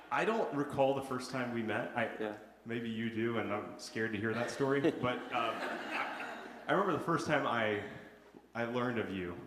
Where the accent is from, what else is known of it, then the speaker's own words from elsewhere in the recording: Virginia Beach, Virginia, United States; So I come from Virginia Beach, Virginia. That's kind of where I was raised. I grew up there.